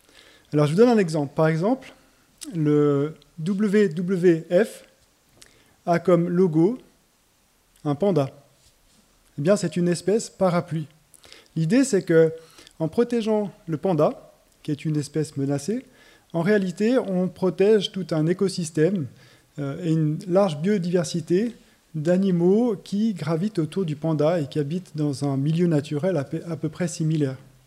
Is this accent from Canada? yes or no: no; Lyon, Auvergne-Rhône-Alpes, France; Je viens de Lyon avec Ruth, ma femme. On vient de l'église de la rue Sonnera, dans le 8e.